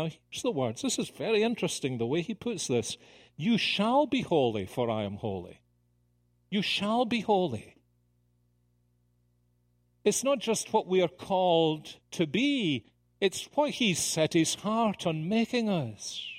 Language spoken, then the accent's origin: English; Columbia, South Carolina, United States; And I have a one-line answer. I'm from Columbia, South Carolina.